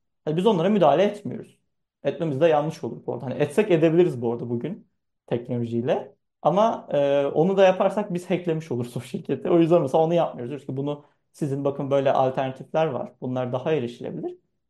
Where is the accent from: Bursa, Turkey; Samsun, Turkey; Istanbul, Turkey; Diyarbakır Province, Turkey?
Bursa, Turkey; işte ben Bursalıyım. Ailemin yanına gidiyorum sürekli.